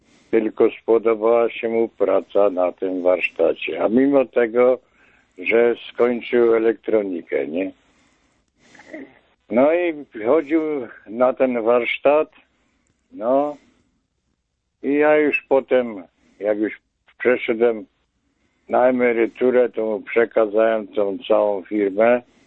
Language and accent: Polish; southern Poland, Poland; Ja pochodzę z południowej Polski, z początku Polski.